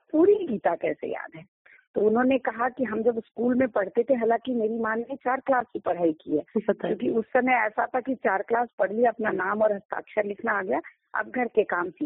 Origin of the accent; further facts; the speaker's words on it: Patna, Bihar, India; तो बचपन मेरा बिहार, मैं पटना से हूँ, बिहार पटना से, और वहीं पढ़ाई लिखाई सारी वहीं हुई है।